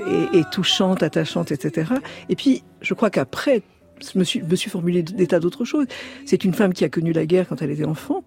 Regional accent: Marrakesh, Marrakesh-Safi, Morocco; donc née au Maroc, je suis juive, et j'ai vu des Arabes, des Juifs, des chrétiens manger, dormir ensemble. Je suis de Marrakech

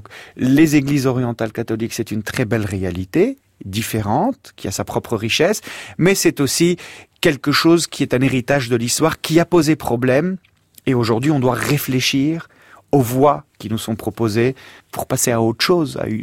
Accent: Lebanon; Mon enfance au Liban, bien sûr.

